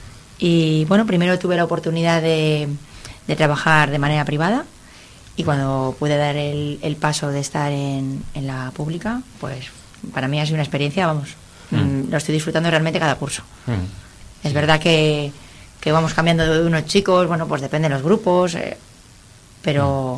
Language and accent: Spanish; Colindres, Cantabria, Spain; now in Laredo, Spain; Vivo en Laredo, soy de Colindres.